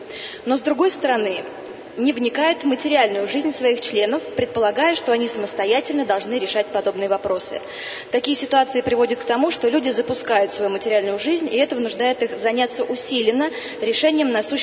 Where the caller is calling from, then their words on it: Moscow, Russia; я из Москвы.